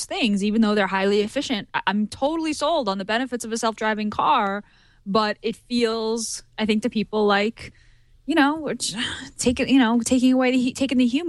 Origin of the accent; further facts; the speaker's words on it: Brooklyn, New York, United States; Yeah, I'm from Brooklyn.